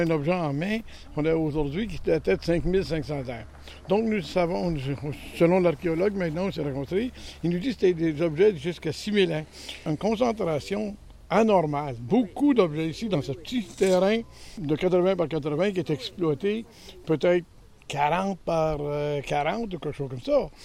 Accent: Gatineau, Quebec, Canada; Je suis aussi de Gatineau, je paye la taxe.

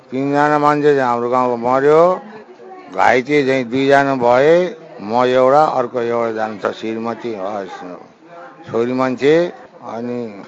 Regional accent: Bagmati, Nepal; म धादिङ जिल्ला कुमपुर गाविस वडा नाम 7 भैँसे भन्ने गाउँमा बाट आएको म

